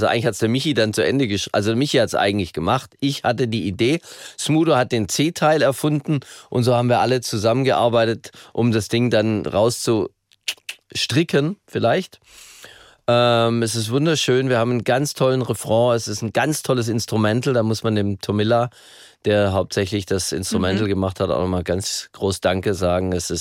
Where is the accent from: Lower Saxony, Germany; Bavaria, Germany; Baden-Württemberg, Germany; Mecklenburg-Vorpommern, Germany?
Baden-Württemberg, Germany; Stuttgart; ich war immer ein Landei. Ich bin am Rand von Stuttgart groß geworden und wir hatten immer direkt Felder oder Wald. In der Nähe.